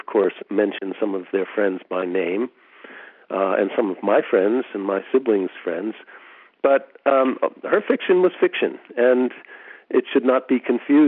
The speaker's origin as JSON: {"language": "English", "town": "North Bennington", "region": "Vermont", "country": "United States", "tie": "born or raised there", "also_born_or_lived": "New York", "said": "Yes, I was born in New York, but I grew up in North Bennington, Vermont. Big distinction."}